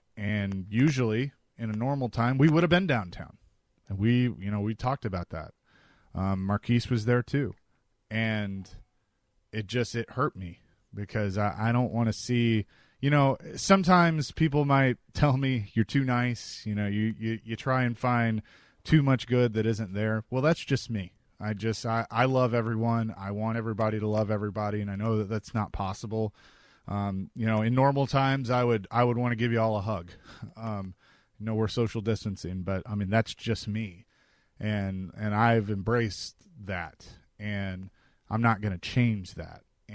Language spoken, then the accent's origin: English; Nashville, Tennessee, United States; born there; I was born in Nashville in 1987, almost 33 years ago at the end of this month. And I love this city.